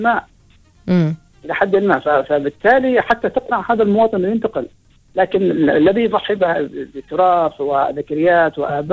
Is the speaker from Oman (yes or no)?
yes; Oman; نحن كعمانيين يسكن الاب وابنائه وابناء ابنائه كلهم في بيت واحد احيانا